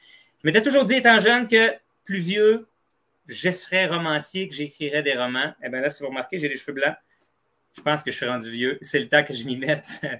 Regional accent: Sherbrooke, Quebec, Canada; notamment dans mon coin en Estrie. Moi, je suis originaire de Sherbrooke.

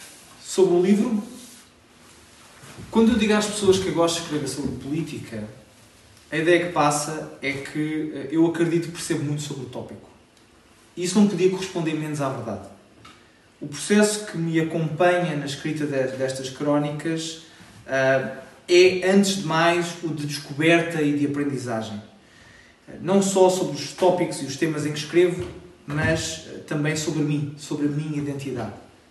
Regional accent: Portugal; moved away; vista de fora de Portugal, como português imigrante.

